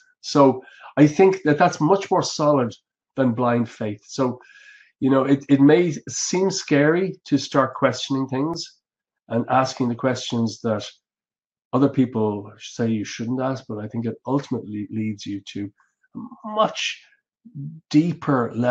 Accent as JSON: {"language": "English", "country": "Ireland", "said": "He's from the US, I'm from Ireland."}